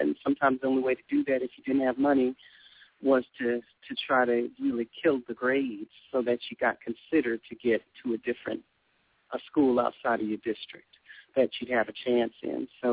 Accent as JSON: {"language": "English", "town": "Chicago", "region": "Illinois", "country": "United States", "tie": "born or raised there", "said": "I did. I grew up on the Chicago South Side."}